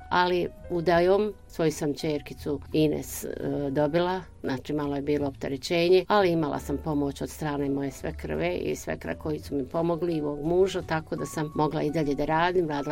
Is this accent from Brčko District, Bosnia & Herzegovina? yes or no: yes; Brčko, Brčko District, Bosnia & Herzegovina; ja sam rođena u Brčkom još davne 51. godine i ovdje sam završila osnovnu školu Jelenka Vočkić, završila sam gimnaziju Vaso Pelagić.